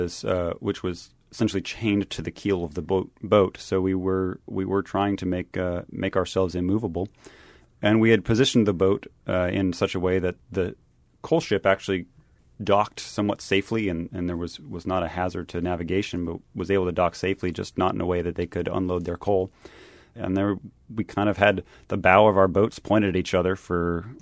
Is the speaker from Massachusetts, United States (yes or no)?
yes; Massachusetts, United States; And I grew up on Cape Cod. Fall River is the closest plant. Brayton Point is the closest coal plant to me.